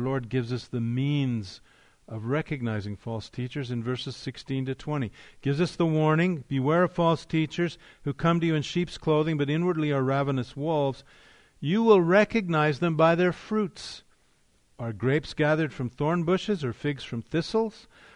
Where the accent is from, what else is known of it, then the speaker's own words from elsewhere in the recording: Canada; I grew up in Canada, so I know Canadian culture.